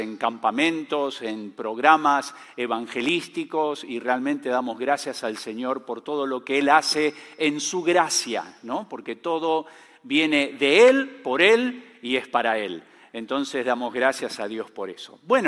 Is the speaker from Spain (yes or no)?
no; Argentina; moved away as an adult; also born or lived in Chile / Mexico; now in Peru; Como decía Hugo, salimos de Argentina hace 43 años y hemos estado sirviendo en Chile, en México y ahora estamos en Perú.